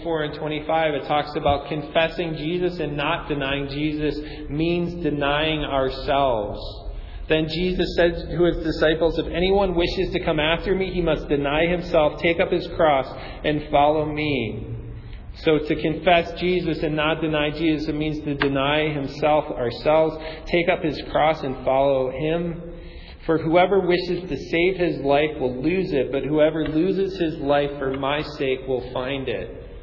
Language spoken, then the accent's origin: English; Chicago, Illinois, United States; born there; That I was born in Chicago, so I'm a Cubs fan.